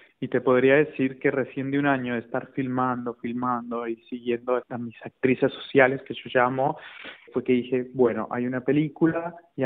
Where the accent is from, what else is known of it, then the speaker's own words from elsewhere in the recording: Colombia; moved away as an adult; now in Buenos Aires, Argentina; Soy colombiano. Ya a los 18 años migro a Buenos Aires, vengo a estudiar cine